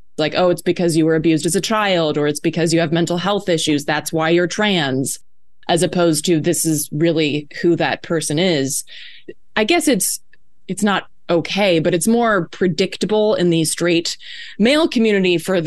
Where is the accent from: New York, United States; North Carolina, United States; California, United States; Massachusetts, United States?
North Carolina, United States; I grew up in North Carolina, which is also very, very, very narrow.